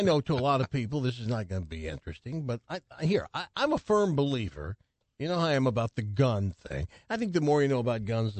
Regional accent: the South, United States; at least where I grew up in the South, handing down a gun, father to son or grandfather's gun, is kind of a big deal.

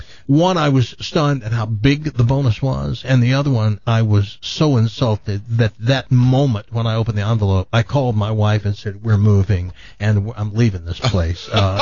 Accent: Tennessee, United States; I'm from Tennessee, but I knew Christmas wasn't their thing.

